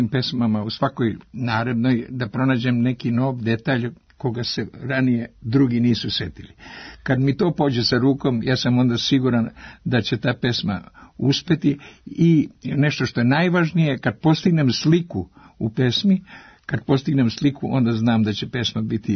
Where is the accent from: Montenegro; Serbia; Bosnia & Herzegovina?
Serbia; Adrani, Šumadija and Western Serbia; Moje selo Adrani. Adrani kod Kraljeva. A ja, kad me pitaju odakle si, ja kažem iz Kraljeva, kod Adrana.